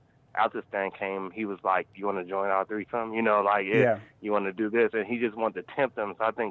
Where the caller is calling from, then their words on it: Washington, District of Columbia, United States; From Washington, D.C.